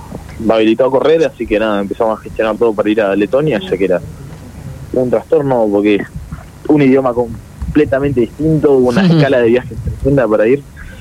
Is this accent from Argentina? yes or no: yes; Río Grande, Tierra del Fuego, Argentina; tengo 15 años, voy a un colegio salesiano, Don Bosco. Soy de Río Grande, Tierra del Fuego, bien abajo, el fin del mundo. Bueno, ahora estoy en mi casa, en Río Grande